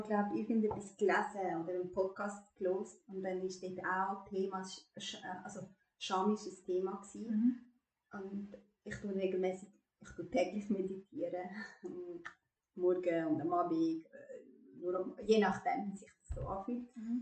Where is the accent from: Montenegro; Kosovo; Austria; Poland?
Kosovo; ich glaube, ich habe dir erzählt, ich komme aus Kosovo